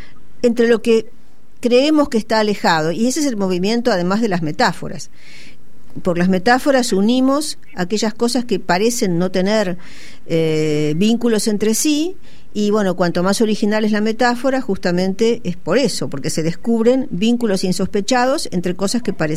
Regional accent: Castelar, Buenos Aires Province, Argentina; cuando yo era chica en Castelar, yo me crié en Castelar, nos mudamos ahí cuando yo tenía 5 años

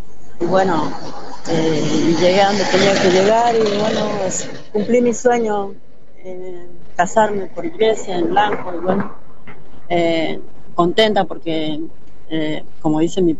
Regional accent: Salta, Argentina; moved away; Yo soy de Salta. Yo cuando yo llegué de Salta, o sea, yo vine con plata

